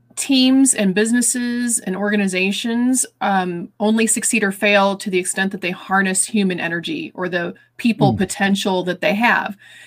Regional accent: Washington, Missouri, United States; now in Ballwin, United States; Yeah, I grew up in Washington, but I've lived out here in West County in Baldwin for 26 years.

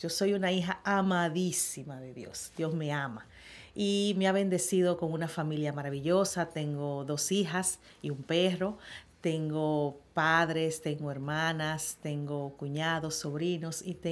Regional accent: Moca, Espaillat, Dominican Republic; Yo soy de Moca y mi familia es mocana. O sea, yo soy de nacimiento y de origen mocano. Mi mamá es de La Vega. Por lo tanto, mis orígenes están en el Cibao, en la tierra negra del Cibao.

